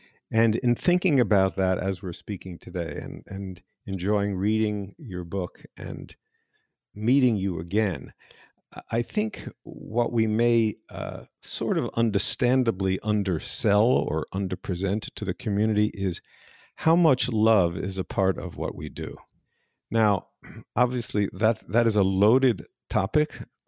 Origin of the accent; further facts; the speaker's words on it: United States; Keen isn't a word we in the States use, but I love the word.